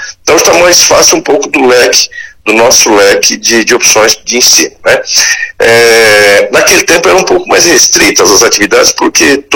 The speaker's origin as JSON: {"language": "Portuguese", "town": "Paranavaí", "region": "Paraná", "country": "Brazil", "tie": "born or raised there", "said": "Eu sou natural aqui da nossa cidade de Paranavaí, Paraná. Nasci em Paranavaí, morei um pouquinho na cidade vizinha de Itambuara. E depois a gente fixou residência aqui em Paranavaí, lá nos anos 80, né?"}